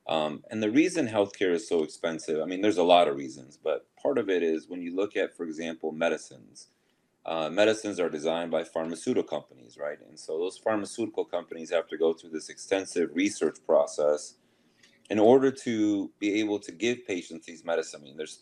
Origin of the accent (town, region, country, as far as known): Minnesota, United States; moved away as an adult